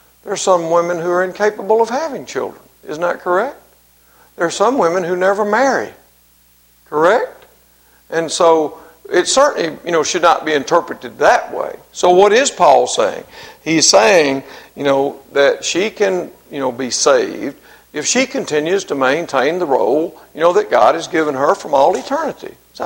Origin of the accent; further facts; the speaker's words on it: Mississippi, United States; If I had it my way concerning music in the church, I'm from Mississippi. We'd be having some blues.